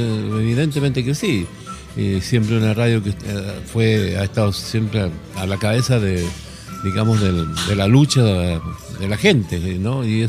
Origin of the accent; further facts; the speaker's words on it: Puerto Natales, Magallanes, Chile; Mi tierra, sí, es Magallanes. Magallanes, yo soy nacido en Puerto Natales, a mucho orgullo.